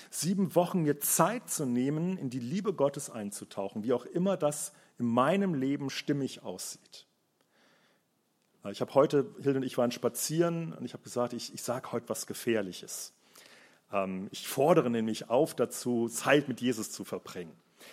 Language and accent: German; Rhineland, Germany; Morgen ist Rosenmontag, da wird gefeiert im Rheinland, wo ich herkomme.